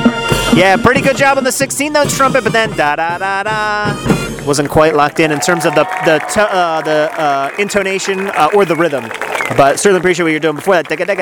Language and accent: English; Pottstown, Pennsylvania, United States; I'm from Pottstown, Pennsylvania.